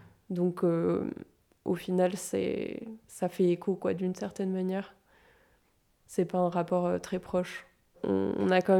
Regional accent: Limoges, Nouvelle-Aquitaine, France; J'ai grandi à Limoges, donc à la Vienne, à Limoges

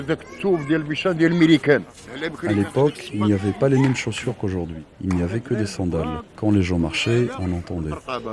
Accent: Casablanca, Casablanca-Settat, Morocco; j'ai 72 ans, je suis originaire de Haï Mohammadi et je vis ici depuis l'époque de l'exil de Mohamed V.

